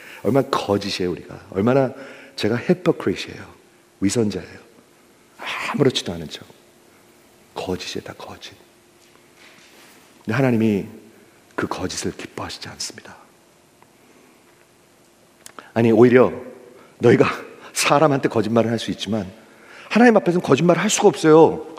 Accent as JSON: {"language": "Korean", "region": "Illinois", "country": "United States", "tie": "born or raised there", "said": "제가 자랄 때 시카고 근처에서 자랐는데 백인들, 완전히 백인들이에요. 그리고 동양 사람 저하고 몇 명 없었어요."}